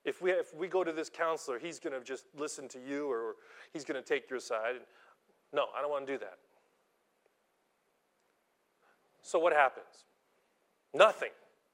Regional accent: Philippines; We're the same. I'm Filipino. My beautiful wife, Japanese. We're both Asian.

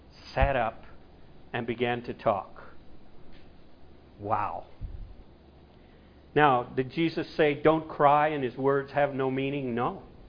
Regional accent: the South, United States; I'm from the South. We don't play with dead things, so.

